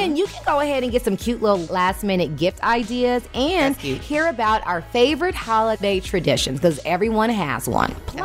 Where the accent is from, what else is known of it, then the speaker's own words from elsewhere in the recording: Los Angeles, California, United States; And I'm from Los Angeles. And Big Bear is where we get our snow.